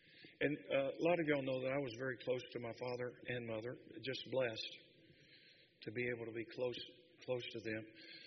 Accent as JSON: {"language": "English", "region": "the South", "country": "United States", "tie": "born or raised there", "said": "I was probably born and raised in the South. And it wasn't South Bronx either. Where I come from, we call mother mama."}